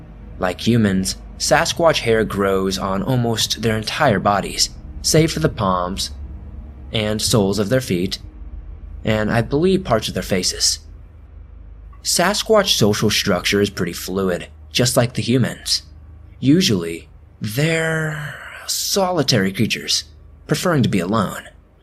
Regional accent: Oklahoma, United States; So I grew up in Oklahoma with her mainly.

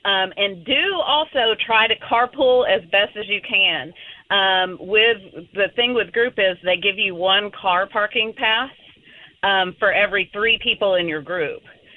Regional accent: Georgia, United States; And so they were from Ohio. We're from Georgia.

